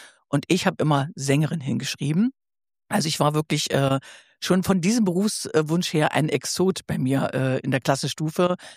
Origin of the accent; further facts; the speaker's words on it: Stendal, Saxony-Anhalt, Germany; moved away as an adult; Ich bin in Stendal geboren. Mhm. Also Stendal bei Magdeburg, früher noch Kreis Stendal, Bezirk Magdeburg. Und da habe ich auch 18 Jahre lang gelebt, bis ich dann zum Studium nach Weimar gegangen bin.